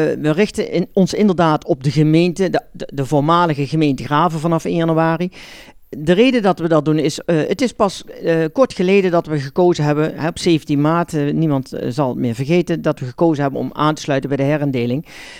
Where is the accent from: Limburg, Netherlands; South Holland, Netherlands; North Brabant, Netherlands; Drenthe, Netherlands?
North Brabant, Netherlands; Escharen; Ik kom voor de partij, lokale partij Graven uit. Ik kom uit de Scharen.